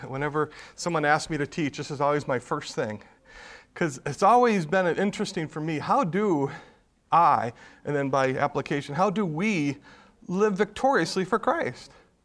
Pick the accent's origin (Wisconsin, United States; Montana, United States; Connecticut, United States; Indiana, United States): Wisconsin, United States; Milwaukee; I was raised in the Milwaukee area. Grew up a little bit in West Dallas and eventually graduated from Greendale High School. So very familiar with the Milwaukee area.